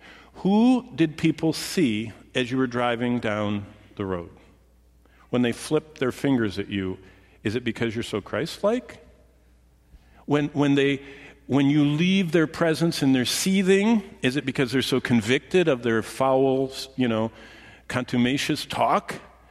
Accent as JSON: {"language": "English", "town": "Lansing", "region": "Michigan", "country": "United States", "said": "I said, I'm from Michigan."}